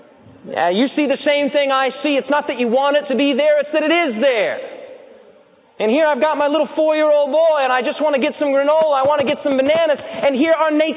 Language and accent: English; Wyoming, United States; now in Detroit, United States; I'm from the West. I'm from a little town of 300 people, and I moved to metropolitan Detroit. That was not an easy transition for me. I'm from Wyoming.